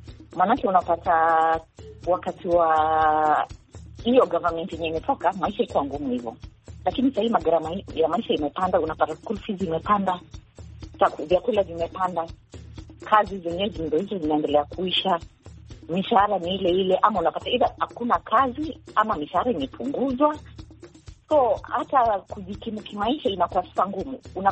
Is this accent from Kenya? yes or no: yes; Kenya; maisha imepanda, na kama Mkenya mimi nalia